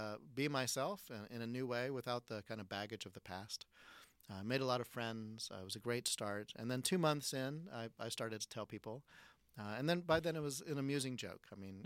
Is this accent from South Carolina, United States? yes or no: yes; Hartsville, South Carolina, United States; moved away; also born or lived in Lombard, United States; So my family moved there when I was three, and so that's where I grew up.